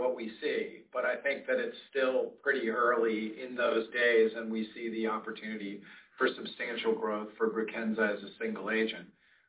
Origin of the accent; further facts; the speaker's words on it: Pittsburgh, Pennsylvania, United States; I'm not very good at innings because I'm from Pittsburgh and our baseball team is not so great.